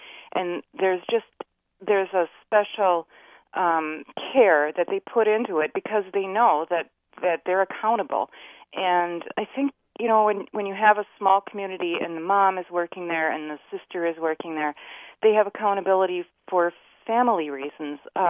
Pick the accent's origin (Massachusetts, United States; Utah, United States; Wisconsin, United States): Wisconsin, United States; Oshkosh; Actually, I'm from Oshkosh, but I started working in Berlin about a year and a half ago.